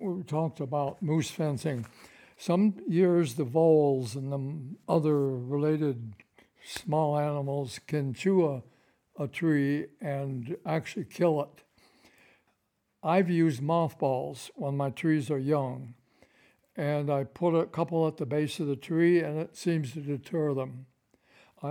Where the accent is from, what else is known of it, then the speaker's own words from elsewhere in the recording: Midwest, United States; where I grew up in the Midwest, it was just a common thing to have a number of fruit trees in your backyard.